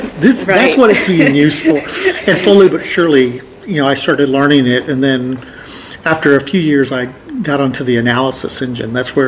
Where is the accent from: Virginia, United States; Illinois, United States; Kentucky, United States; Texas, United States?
Texas, United States; We're from Texas, so I started interviewing around